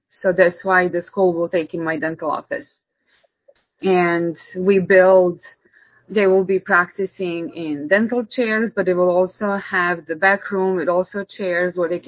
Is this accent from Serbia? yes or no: yes; Serbia; English is a second language; I am. I'm from Serbia.